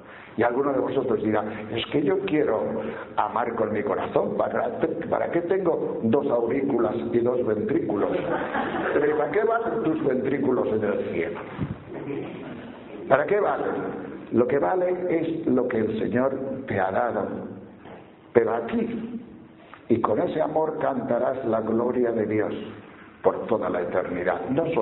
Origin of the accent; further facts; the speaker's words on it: Palencia, Castile and León, Spain; Estoy hablando en Palencia, porque vengo de Palencia